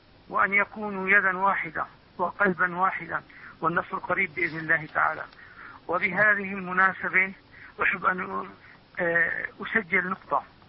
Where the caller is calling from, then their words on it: Amman, Amman Governorate, Jordan; نعم، أنا أتكلم من عمان.